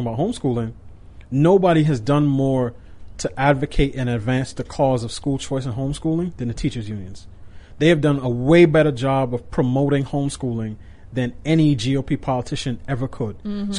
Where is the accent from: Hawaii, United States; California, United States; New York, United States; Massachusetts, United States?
New York, United States; I grew up in New York. I had a very, very different relationship with guns